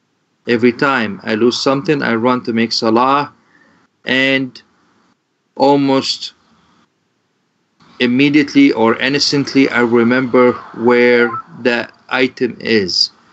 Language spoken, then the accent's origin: English; London, United Kingdom; I am a brother from London living with my parents my brother and my niece